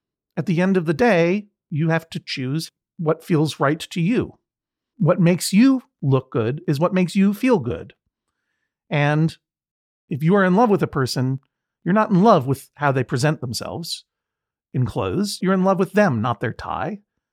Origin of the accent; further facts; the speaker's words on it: Florida, United States; we are both currently still living in my hometown in Florida in 2019